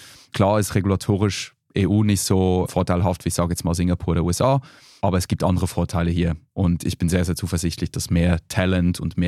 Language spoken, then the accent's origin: German; Switzerland; now in Germany; Ich bin ja Schweizer